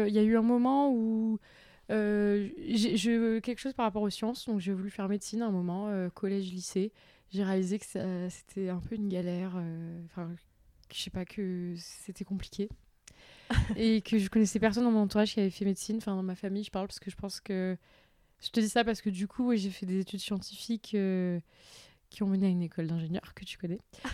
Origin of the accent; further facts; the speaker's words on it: Toulouse, Occitanie, France; je voulais pas y rester à Toulouse parce que j'étais de Toulouse.